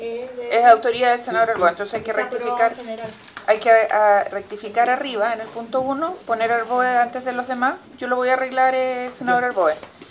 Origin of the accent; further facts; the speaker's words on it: Maule, Chile; soy del Maule.